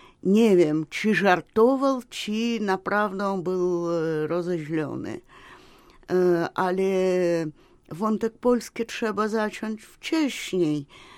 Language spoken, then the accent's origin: Polish; Russia; Polish is a second language; now in Poland; Polką, nie jestem Polką, jestem obywatelką polską, jestem Rosjanką.